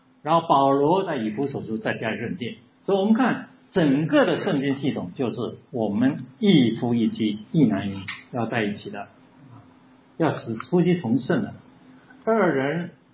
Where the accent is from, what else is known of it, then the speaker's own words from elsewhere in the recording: China; 这个我们中国人讲的话很像啊